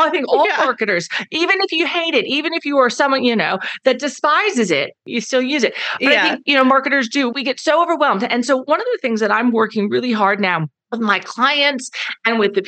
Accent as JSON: {"language": "English", "town": "Dallas", "region": "Texas", "country": "United States", "said": "and I should know this because I'm from Dallas, but I still call it Cowboys Stadium"}